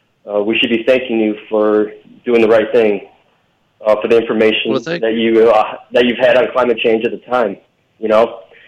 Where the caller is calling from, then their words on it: Detroit, Michigan, United States; I'm calling from Detroit.